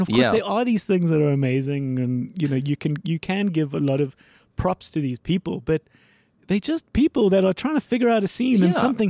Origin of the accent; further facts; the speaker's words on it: Bryanston, Gauteng, South Africa; you and I grew up in Bryanston or Sandringham, we didn't grow up in Soweto.